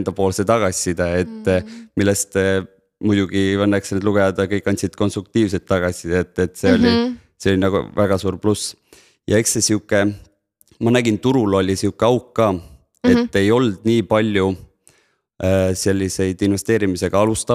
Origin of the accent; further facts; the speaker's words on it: Rakvere, Lääne-Viru County, Estonia; moved away as an adult; now in Tallinn, Estonia; Olen pärit Rakverest ja peale gümnaasiumi tulin Tallinna ja lõpetasin kehakultuuri.